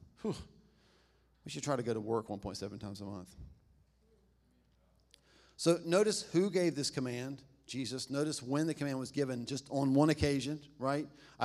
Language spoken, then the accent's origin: English; the South, United States; Y'all, we're from the South.